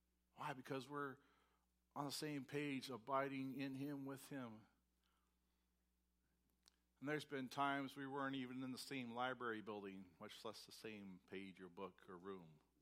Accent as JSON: {"language": "English", "country": "United States", "said": "Especially as an American. I have my rights. My rights."}